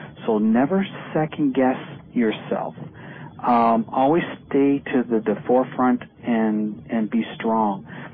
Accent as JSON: {"language": "English", "town": "Sarnia", "region": "Ontario", "country": "Canada", "tie": "born or raised there", "said": "We have a caller from Sarnia, my hometown."}